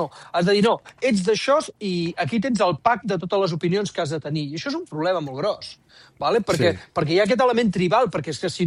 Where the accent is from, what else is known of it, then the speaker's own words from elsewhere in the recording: Badalona, Catalonia, Spain; Jo soc de Badalona, ciutat rebelde